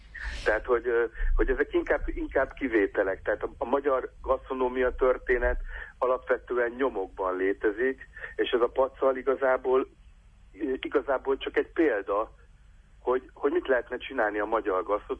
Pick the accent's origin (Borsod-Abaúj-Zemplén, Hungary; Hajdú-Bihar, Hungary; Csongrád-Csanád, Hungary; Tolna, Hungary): Csongrád-Csanád, Hungary; Szentes; Hát ahol én fölnőttem Szentesen, ez általában a sertésláb volt, tehát a köröm.